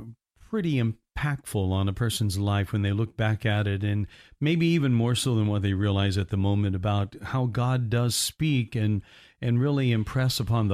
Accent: Indiana, United States; I grew up in Indiana, and so that's Hoosier hysteria.

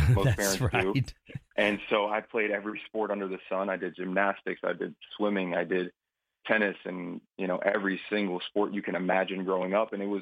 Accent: Hollywood, Florida, United States; also born or lived in Miami Gardens; I was born and raised here in Florida. I was born in Carroll City, which is now Miami Gardens, raised in Hollywood, Pembroke Pines area, but raised down here in South Florida my whole life.

